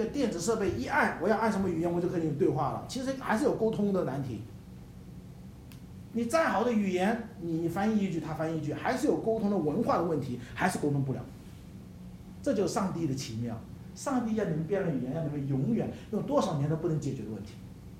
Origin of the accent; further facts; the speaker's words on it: Hunan, China; 哪怕我跟你，我是湖南的，你是广东的